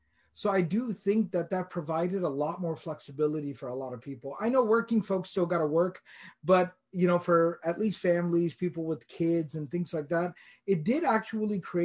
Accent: United States; Like, growing up in America, you always hear, "'Tis the season."

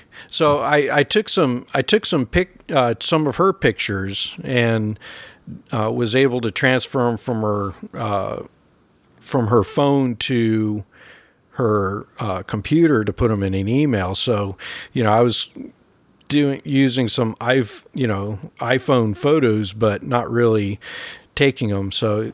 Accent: San Jose, California, United States; now in South Carolina, United States; And it was held in San Jose, California, which is my hometown, even though I live in South Carolina now.

